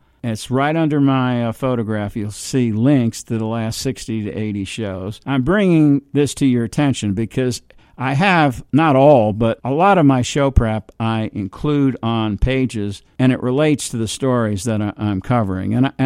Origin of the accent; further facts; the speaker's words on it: New York City, New York, United States; See, I'm from New York City as well.